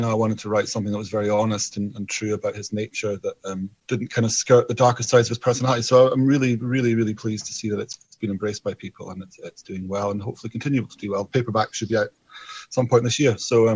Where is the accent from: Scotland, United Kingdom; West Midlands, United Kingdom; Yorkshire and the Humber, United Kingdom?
Scotland, United Kingdom; And being Scottish, I think there was that sort of connection. You know, we lived up in the Highlands at that time in my life.